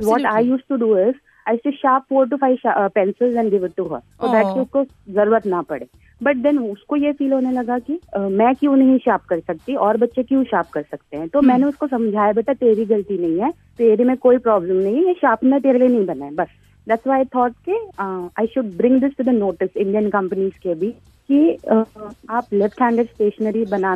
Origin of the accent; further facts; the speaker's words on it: Mumbai, Maharashtra, India; मैं बेसिकली मुंबई से हूँ